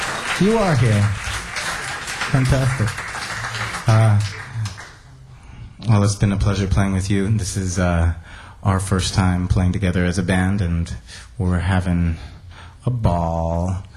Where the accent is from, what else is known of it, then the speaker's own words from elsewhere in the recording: Seattle, Washington, United States; No, I'm from Seattle.